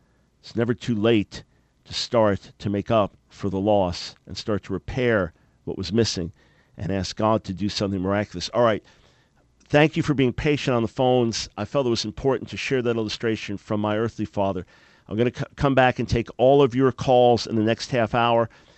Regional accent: New York, United States; there was a famous hot dog place where we grew up on Long Island, Nathan's Hot Dogs.

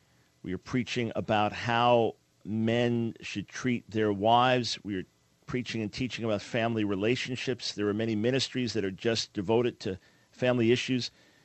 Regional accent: New York City, New York, United States; also born or lived in Maryland; now in Pensacola, United States; Now, look, I'm from New York, and Nancy and I, after living the first 30-something years of our lives in New York area, then so New York City, Long Island, then moved to Maryland

